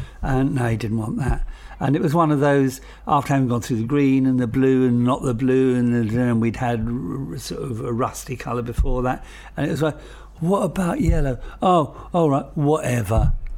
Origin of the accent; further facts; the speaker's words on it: Camden Town, London, United Kingdom; also born or lived in Welling; I grew up in Camden Town.